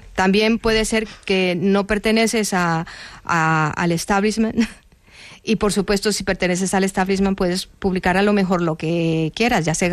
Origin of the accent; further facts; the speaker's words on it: Colombia; yo como escritora colombiana que tengo una doble perspectiva